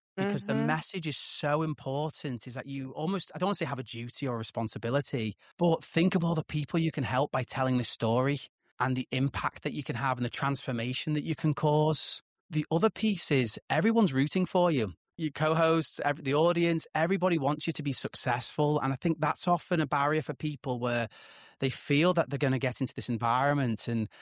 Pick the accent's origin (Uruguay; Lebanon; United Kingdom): United Kingdom; North West England; where I grew up near Liverpool, we're all big storytellers.